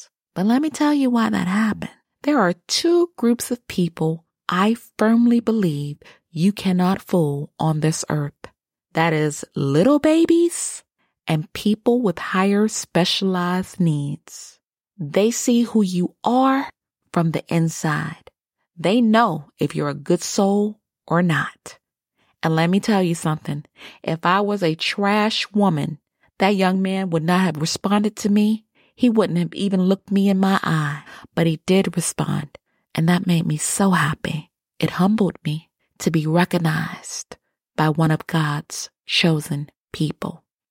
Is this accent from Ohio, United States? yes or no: yes; Youngstown, Ohio, United States; I used to be a home manager in Youngstown, Ohio, my hometown.